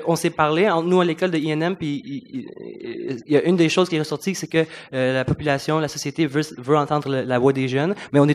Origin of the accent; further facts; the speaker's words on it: Quebec, Canada; Moi, je suis né au Québec. Je suis québécois. Je suis totalement anglophone, totalement francophone, totalement québécois, totalement canadien.